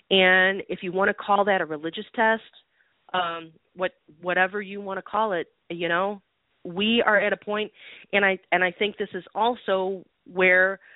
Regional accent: United States; and I'm an American, and I have the right to say it.

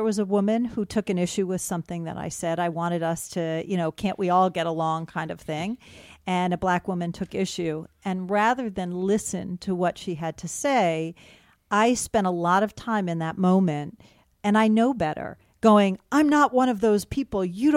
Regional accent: Ithaca, New York, United States; I grew up in Ithaca, New York. You know, it's a really weird place. I grew up in a pretty affluent neighborhood.

